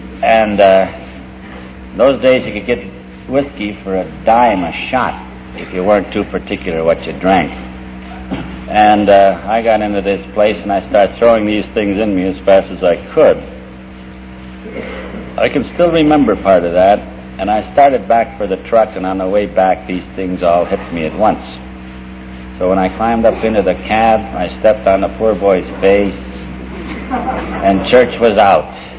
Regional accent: Florida, United States; I'm from Florida, I'm not one orange, tomato juice this was.

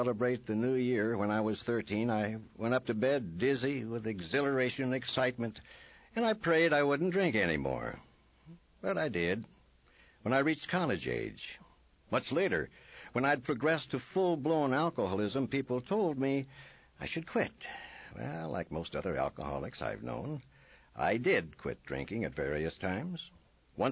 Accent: Kansas, United States; born or raised there

